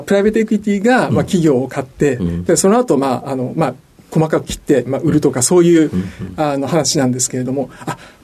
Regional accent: Takasaki, Gunma, Japan; 群馬県の、高崎市というところです。

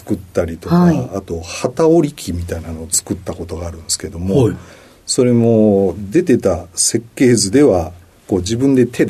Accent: Nishinomiya, Hyogo, Japan; also born or lived in Kobe; 兵庫県の神戸市の生まれで、まあ、育ったのは西宮市になりますかね。

